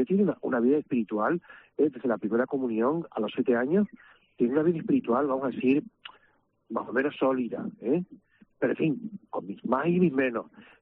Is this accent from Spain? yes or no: yes; Santa Cruz de Tenerife, Canary Islands, Spain; Yo soy de aquí de Santa Cruz, de Tenerife, y estudiaba el primero de BUP, tenía 14 años